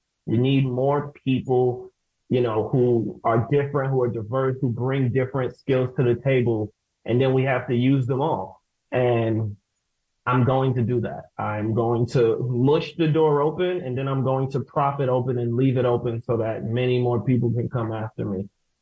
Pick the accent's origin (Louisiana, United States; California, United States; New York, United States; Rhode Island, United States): New York, United States; Brooklyn; born there; now in Syracuse, United States; so I was born in Brooklyn, New York. I'll say that I was born on Green and Stuyvesant, to those who know Brooklyn, but I live in Syracuse now and I love it.